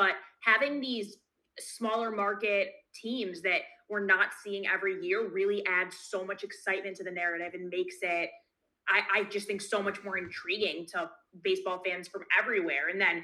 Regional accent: Detroit, Michigan, United States; because my team is the Red Sox, even though I'm from Detroit.

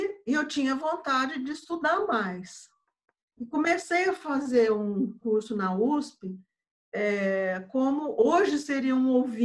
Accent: Guaratinguetá, São Paulo, Brazil; eu sou de Guaratinguetá, Vale do Paraíba, e eu fiz a minha faculdade em Lorena

